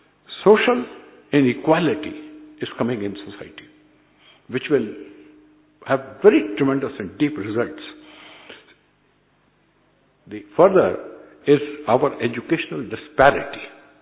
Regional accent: Agra, Uttar Pradesh, India; I am from the North India, from Agra.

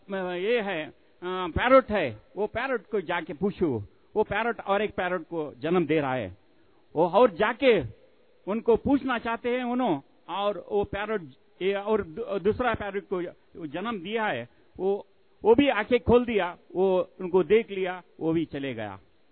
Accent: Karnataka, India; मैं कर्नाटक से आया हूँ

